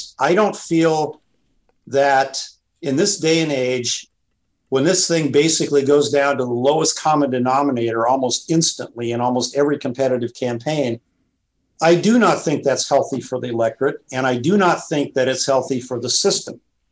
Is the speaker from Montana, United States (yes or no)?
yes; Montana, United States; I ran my brother's campaign for the state legislature in Montana in my home state.